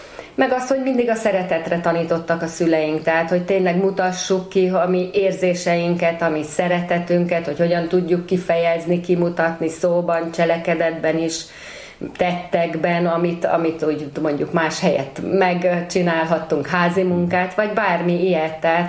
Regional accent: Fejér, Hungary; Egy kicsi településen nőttem fel, egy ilyen 2-2,5 ezres Fejér megyei faluba, ahol még 4 nagyobb testvérem volt.

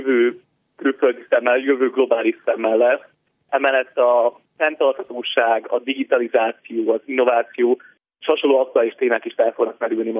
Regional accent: Székesfehérvár, Fejér, Hungary; Én alapvetően székesfehérvári vagyok, vidéki vagyok

